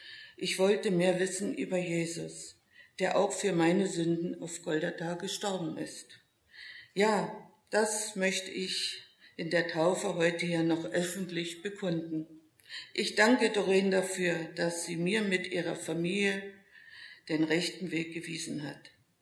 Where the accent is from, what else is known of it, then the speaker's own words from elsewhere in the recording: Saxony, Germany; inzwischen 60 Jahre alt. Aufgewachsen bin ich in der Oberlausitz.